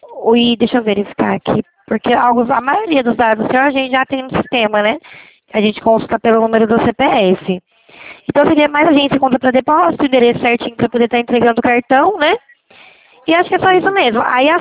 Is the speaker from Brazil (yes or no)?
yes; Sumaré, São Paulo, Brazil; eu sou aqui da cidade de Sumaré